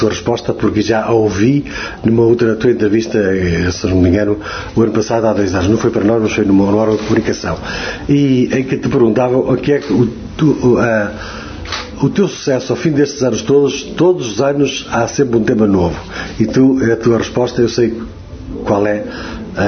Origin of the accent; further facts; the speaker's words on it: Vieira do Minho, Braga, Portugal; ainda faz dias estavas em Vira do Minho, na minha terra